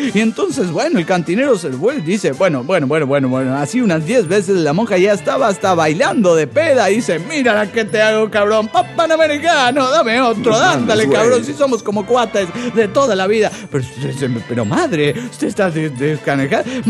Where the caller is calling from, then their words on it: New Jersey, United States; de New Jersey.